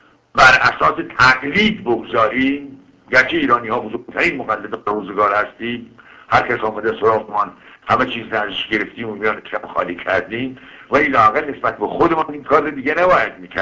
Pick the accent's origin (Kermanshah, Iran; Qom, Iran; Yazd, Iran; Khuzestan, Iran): Kermanshah, Iran; اهل کرمانشاه هستم.